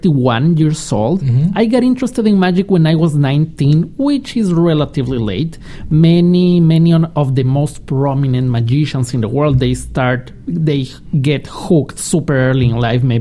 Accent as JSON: {"language": "English", "country": "Ecuador", "tie": "born or raised there", "said": "Mom was born and raised in Colombia, and I was born and raised in Ecuador."}